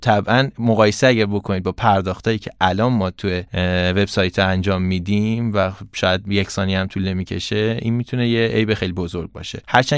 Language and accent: Persian; Iran; یعنی ما که ایرانی هستیم